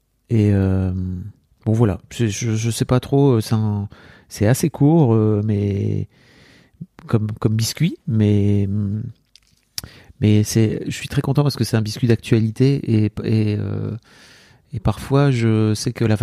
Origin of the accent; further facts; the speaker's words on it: Hauts-de-France, France; moi je suis un gars, j'ai quelques années de plus qu'elle, j'ai grandi dans le Nord